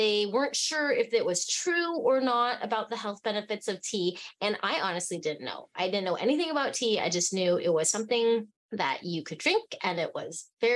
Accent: Fairbanks, Alaska, United States; also born or lived in Hong Kong; so I was born in Hong Kong and I grew up in Fairbanks, Alaska. I wasn't surrounded by a lot of Asian people.

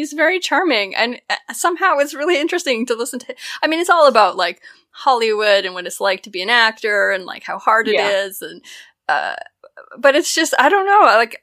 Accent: Basque Country, Spain; English is a second language; I'm from the Basque Country

